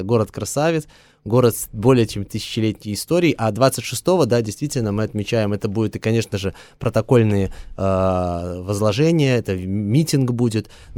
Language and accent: Russian; Vitebsk, Vitebsk Region, Belarus; Я коренной витебчанин.